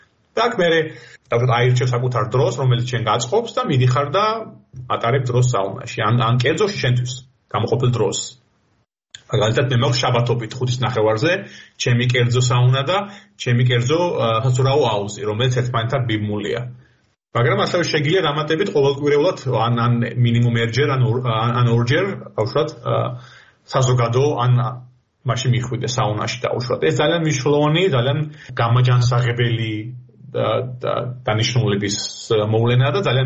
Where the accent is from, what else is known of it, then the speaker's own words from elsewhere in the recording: Batumi, Adjara, Georgia; დავიბადე და გავიზარდე ბათუმში